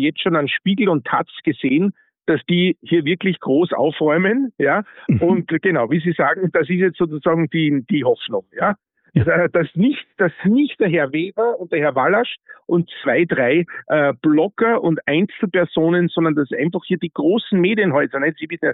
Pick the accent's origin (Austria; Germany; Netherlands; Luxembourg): Austria; Wissen Sie, als Österreicher, beim ersten Mal fand ich es noch lustig